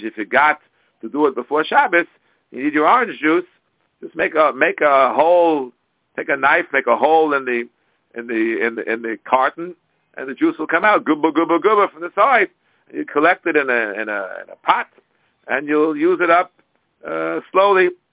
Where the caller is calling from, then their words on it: New York, United States; I'm speaking here from New York, the epicenter of the coronavirus.